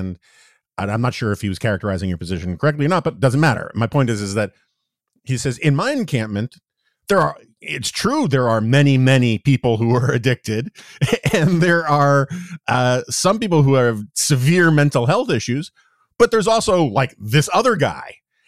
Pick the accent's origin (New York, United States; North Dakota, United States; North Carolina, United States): New York, United States; New York City; also born or lived in Washington, District of Columbia, United States; So again, I grew up in New York in the 70s and 80s. And then I saw, even though I lived in DC, the sort of Giuliani revolution in New York